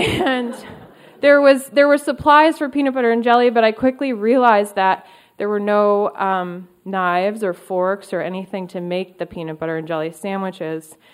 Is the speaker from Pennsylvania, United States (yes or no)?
no; New York, United States; And so, mind you, Alexis is from Michigan, and I am from New York, neither of which have grizzly bear populations.